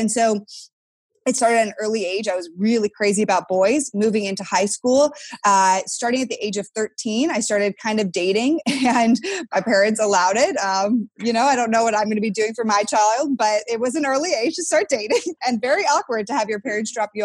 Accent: Connecticut, United States; also born or lived in Canada / Ohio / Texas; I was born in Canada, grew up mainly in Connecticut, did a brief bit of time in Ohio, and then moved my way down to Texas, where now my family has been for over 11 years.

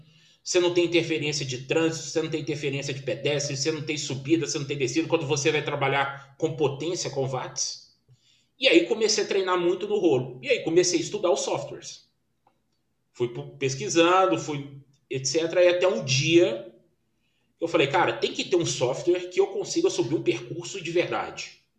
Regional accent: Belo Horizonte, Minas Gerais, Brazil; now in Brasília, Brazil; Eu sou de Belo Horizonte, hoje resido em Brasília.

